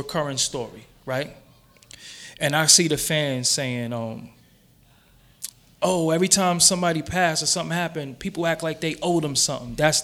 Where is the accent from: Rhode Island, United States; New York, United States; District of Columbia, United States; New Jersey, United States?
New York, United States; Brooklyn; y'all took me back to me growing up in Brooklyn, the 40s, the dice.